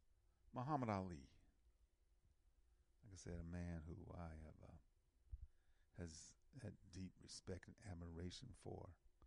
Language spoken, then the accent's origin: English; United States; born there; Yes, I'm an American African because I was born here in America.